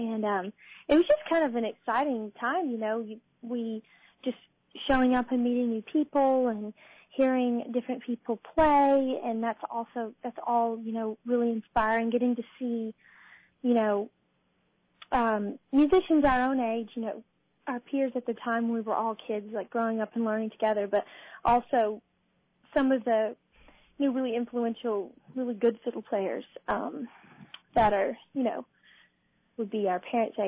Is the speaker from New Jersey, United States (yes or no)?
no; Texas, United States; And since my sisters and I play the fiddle and growing up in Texas, that's a huge part of, you know, Texas music and culture is a lot of fiddling.